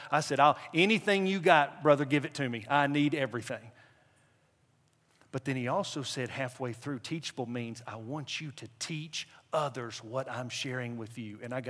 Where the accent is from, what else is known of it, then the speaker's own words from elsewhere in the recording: Crossville, Tennessee, United States; my hometown, Crossville, Tennessee, Cumberland Plateau.